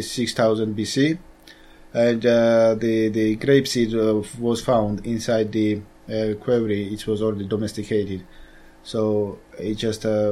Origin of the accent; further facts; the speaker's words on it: Georgia; Yeah, originally I'm from Georgia, yeah.